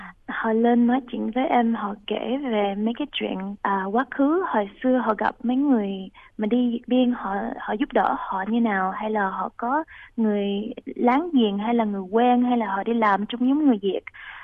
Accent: Australia; Em sống ở nước Úc, em ba mẹ em sanh em ở nước Úc, em lớn lên ở đây, em là người Úc.

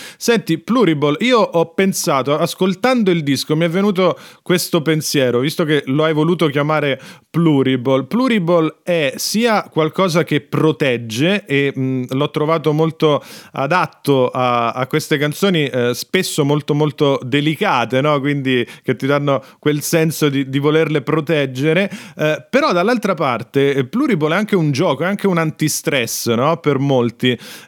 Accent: Rome, Lazio, Italy; io sono di Roma e parlo quella di Roma degli anni 90

